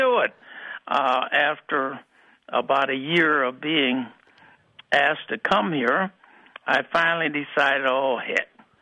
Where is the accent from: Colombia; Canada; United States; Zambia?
United States; Omaha, Nebraska; moved away as an adult; now in Milwaukee, United States; I'm originally from Omaha, Nebraska.